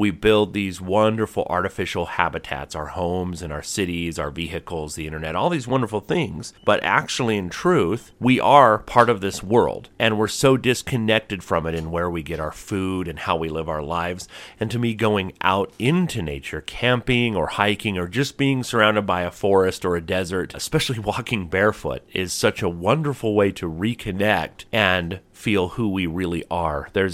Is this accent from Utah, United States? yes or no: yes; Utah, United States; I am from Utah in the United States